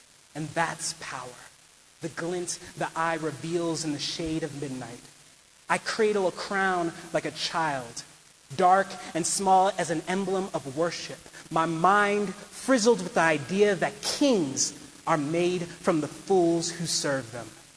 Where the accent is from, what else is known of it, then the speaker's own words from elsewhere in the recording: Harlem, New York, United States; I'm from Harlem, and I'm a poet.